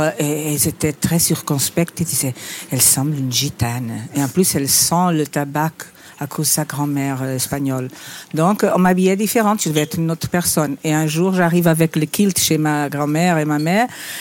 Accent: Porto, Norte, Portugal; French is a second language; Et on a été beaucoup influencés par les Anglais, so British, surtout ouais. de la ville d'où je viens, Porto.

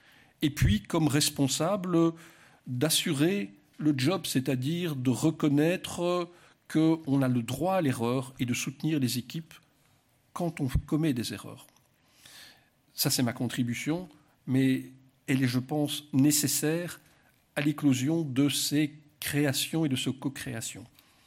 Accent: Belgium; Alors, je viens de Belgique. Pour nous, la proximité, c'est quand on a fait 50 kilomètres.

